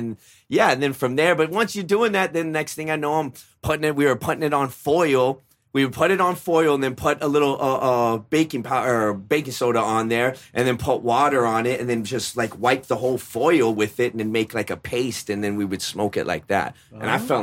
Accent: Tucson, Arizona, United States; moved away as an adult; now in Long Beach, United States; Tucson, Arizona.

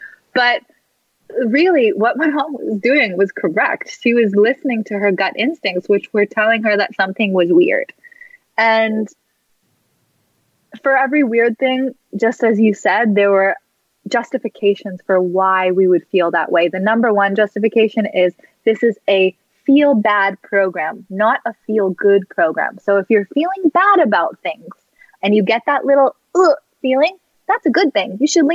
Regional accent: Malibu, California, United States; I mean, I grew up in Malibu, California with a loving family and, you know, opportunities.

